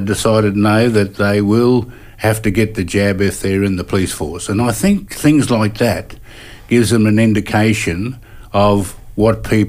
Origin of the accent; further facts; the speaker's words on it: Hervey Bay, Queensland, Australia; also born or lived in Wondai / Cherbourg; now in Rockhampton, Australia; I'm from Rockhampton at the moment, originally from Hervey Bay, born in Wandai, went into Cherbourg Mission when I was a little fella, and was pulled out of there, and my tribe's a Waka Waka people. And so I'm sitting in Rockhampton at the moment